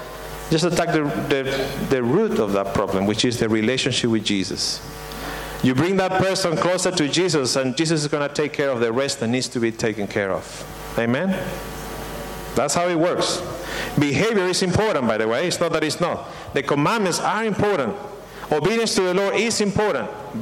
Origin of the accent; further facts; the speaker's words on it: Lima, Peru; As you know, I come from Peru. I come from a town called Lima. Very crowded, it's very corrupted.